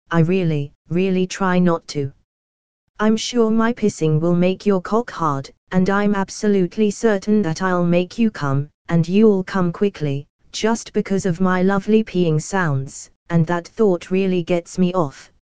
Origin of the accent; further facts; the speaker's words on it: England, United Kingdom; So, a bit about me: I'm English, I'm in my late 20s